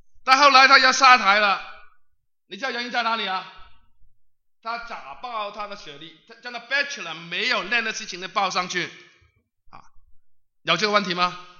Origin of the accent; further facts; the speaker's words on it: China; 我不是批评啊，我是一个中国人，这样讲也可以吧啊